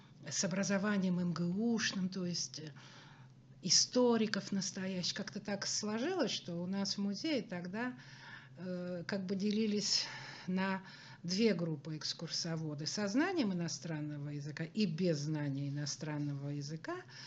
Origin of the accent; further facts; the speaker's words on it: Ural, Russia; а я, как девушка с Урала, даже поначалу побаивалась их, потому что, ну, местности вообще совершенно не знаю